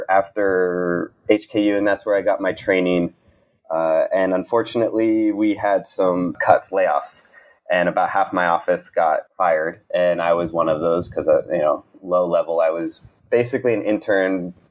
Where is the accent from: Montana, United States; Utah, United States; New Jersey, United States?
Montana, United States; So I grew up in Montana. So I don't really come from a typical background in terms of like Silicon Valley, New York City, or anything like that.